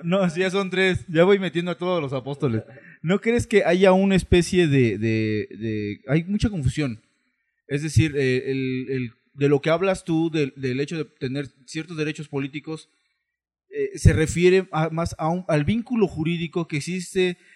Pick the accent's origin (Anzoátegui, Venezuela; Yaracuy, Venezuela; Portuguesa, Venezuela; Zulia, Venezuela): Zulia, Venezuela; Maracaibo; now in Mexico City, Mexico; Tanto me gusta la Ciudad de México, que es donde vivo, como me gusta la ciudad de Maracaibo, que es de donde vengo.